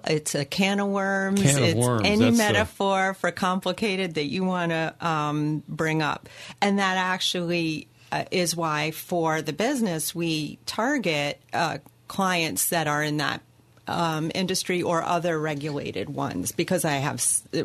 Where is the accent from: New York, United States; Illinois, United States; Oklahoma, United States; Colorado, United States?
New York, United States; Port Washington; So I am originally from Long Island, a town called Port Washington